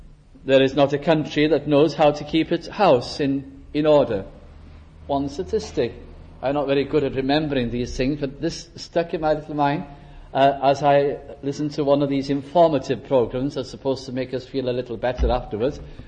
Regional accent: North West England, United Kingdom; and I'm thinking of my hometown in Lancashire. There used to be one road called Chorley New Road. We lived on Chorley Old Road

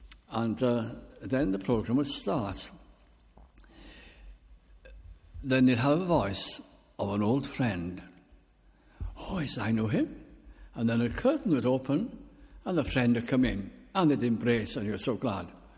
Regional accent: North West England, United Kingdom; I was brought up in South Lancashire

